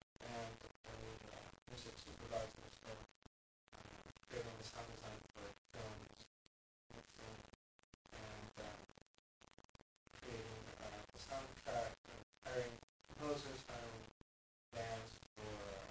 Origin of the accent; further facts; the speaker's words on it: Austin, Texas, United States; I'm from Austin, Texas